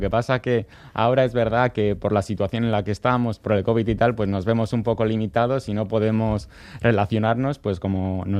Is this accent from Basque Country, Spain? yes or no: yes; Bermeo, Basque Country, Spain; yo soy de Bermeo y no he podido salir de allí